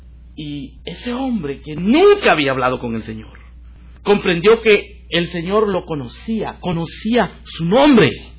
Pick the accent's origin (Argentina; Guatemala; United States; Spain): Guatemala; ellos habían adoptado a una niña de Guatemala, de donde yo soy.